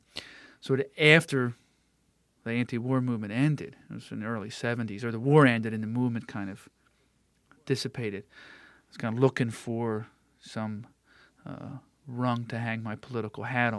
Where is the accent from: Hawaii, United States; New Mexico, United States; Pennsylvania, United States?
Pennsylvania, United States; Downingtown; Well, I grew up in Downingtown, Pennsylvania, which is a small mill town. Make a lot of paper there.